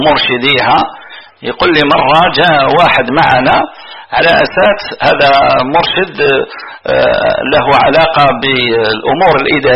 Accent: Algiers, Algiers Province, Algeria; وعندنا في الجزائر العاصمة أكبر مقبرة وهي معروفة مشهورة

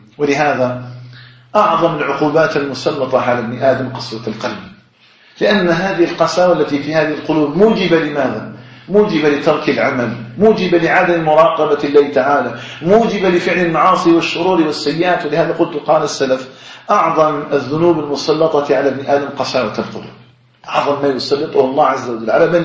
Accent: Algeria; اللهم اجعل بلدنا الجزائر آمنا مطمئنا وسائر بلاد

